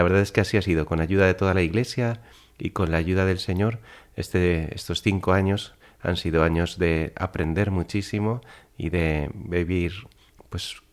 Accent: Madrid, Community of Madrid, Spain; born there; yo nací en Madrid en el año 1974. Estudié allí en el Colegio de los Menesianos. Después estudié empresariales en la Universidad Complutense, en el campus de Somos Aguas.

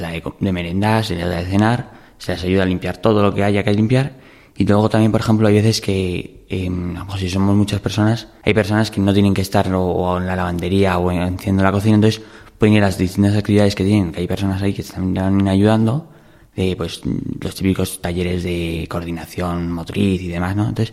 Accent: Alcalá de Henares, Community of Madrid, Spain; Pues soy un joven de Alcalá

